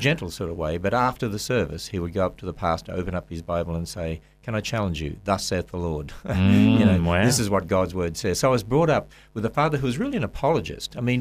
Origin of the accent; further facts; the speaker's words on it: Cairns, Queensland, Australia; born there; Actually, I was born in Cairns, right up the north.